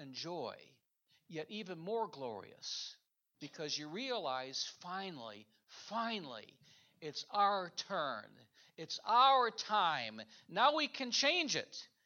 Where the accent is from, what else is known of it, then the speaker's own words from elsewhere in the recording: Michigan, United States; I grew up in Michigan where I started to fillet fish